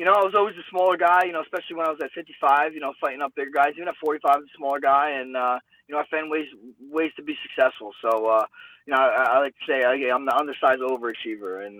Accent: Toms River, New Jersey, United States; In Toms River, yep.

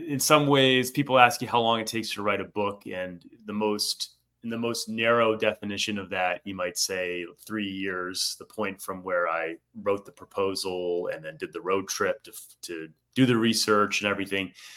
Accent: Rhode Island, United States; I grew up here in Rhode Island, loving wrestling.

